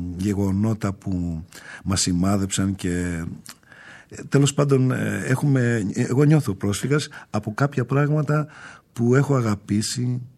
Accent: Peloponnese, Greece; also born or lived in Crete; now in Athens, Greece; Ήθελα να γυρίσω στο χωριό μου και μάλιστα όταν ήμουν στην Κρήτη καθηγητής ζητούσα να πάω εκεί. Η Κορινθία είναι μια περιοχή που δεν πας εύκολα ως καθηγητής

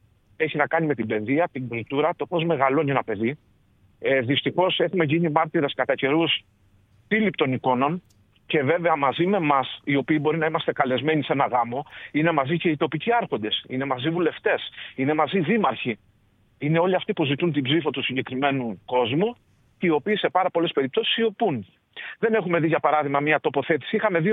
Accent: Heraklion, Crete, Greece; Είμαι από το Ηράκλειο.

